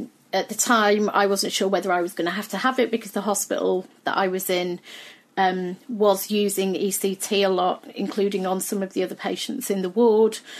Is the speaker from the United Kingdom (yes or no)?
yes; United Kingdom; scary system that I had no clue how to navigate as a Brit